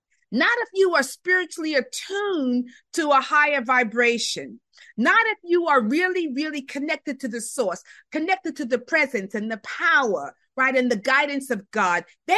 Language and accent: English; New York City, New York, United States; also born or lived in West; I'm from New York City and the West, and I lived in Syracuse for a number of years.